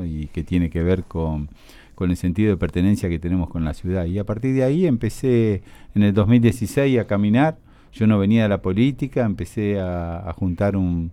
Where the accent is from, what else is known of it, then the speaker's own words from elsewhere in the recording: Berisso, Buenos Aires Province, Argentina; yo soy de Berisso, uno nació, vivió, o sea, tuvo su juventud, todo. Armé mi empresa acá en Berisso, yo vivo de una empresa constructora familiar.